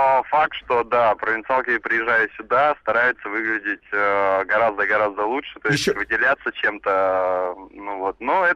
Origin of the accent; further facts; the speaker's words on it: Moscow Oblast, Russia; now in Moscow, Russia; Ну, я сам из Подмосковья, но живу сейчас в Москве.